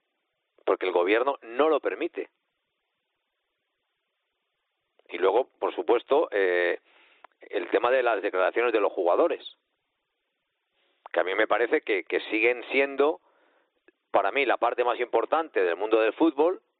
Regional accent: Uruguay; te llaman de Uruguay, como eres uruguayo, hablo para allí.

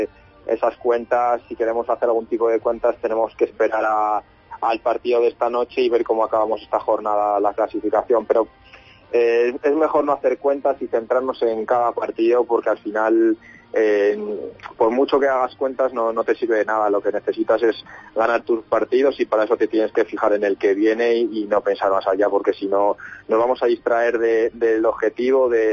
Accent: Arnedo, La Rioja, Spain; now in Huesca, Spain; estoy muy contento en Huesca, estoy también cerca de mi ciudad de origen, de Arnedo

